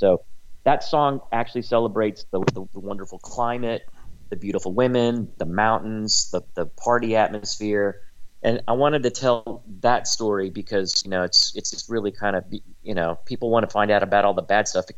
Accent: United States; So I'm really lucky that I didn't have to grow up there, and I grew up in the United States.

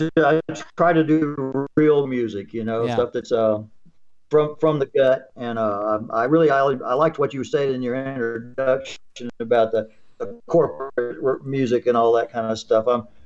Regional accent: Atlanta, Georgia, United States; also born or lived in Nashville; now in Lynn Haven, United States; Originally, I was born in Nashville, actually, but I grew up in Atlanta

